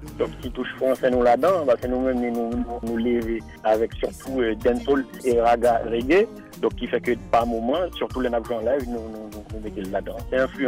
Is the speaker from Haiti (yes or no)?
yes; Haiti; en tant qu'haïtien, nous tout piqué dans la fait qu'on parle